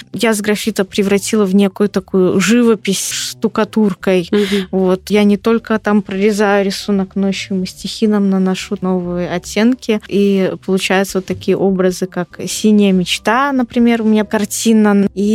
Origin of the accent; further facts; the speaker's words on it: Minsk, Belarus; А я говорю, вот, я приехала из Беларуси, из Минска, из Белорусской государственной академии искусств, вот кафедры монументального искусства.